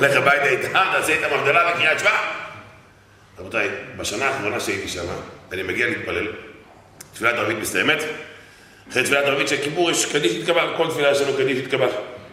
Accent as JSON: {"language": "Hebrew", "town": "Bnei Brak", "region": "Tel Aviv District", "country": "Israel", "said": "ואני בתור בני ברקי, סקרה, אתם יודעים, בני ברקי, רוצים לדעת הכל"}